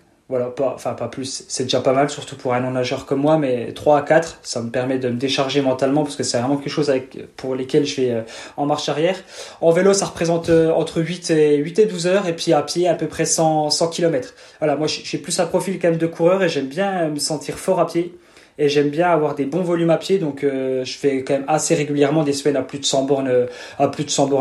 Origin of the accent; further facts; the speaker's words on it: Montbéliard, Bourgogne-Franche-Comté, France; accent: accent de l'Est; Exactement, j'ai un petit accent de l'Est. Je suis un pur produit franc-comtois et plus précisément de Montbéliard.